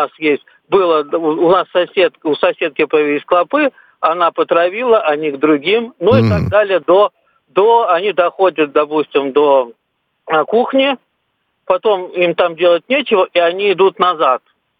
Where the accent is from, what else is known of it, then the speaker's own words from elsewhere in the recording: Saint Petersburg, Russia; Я из Санкт-Петербурга.